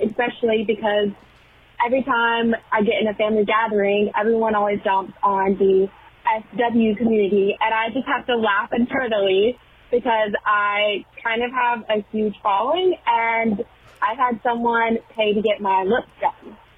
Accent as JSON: {"language": "English", "region": "the South", "country": "United States", "said": "I'm also from the South."}